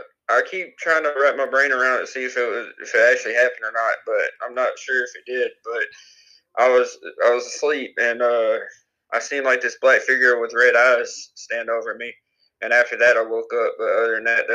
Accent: Arkansas, United States; I'm from Arkansas.

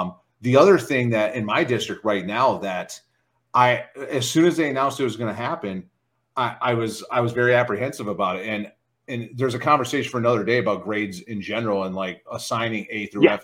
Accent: Michigan, United States; now in Las Vegas, United States; I grew up in schools in Michigan where it was a 4.0 grading scale. You could not get higher than a 4.0. And then I moved to Las Vegas

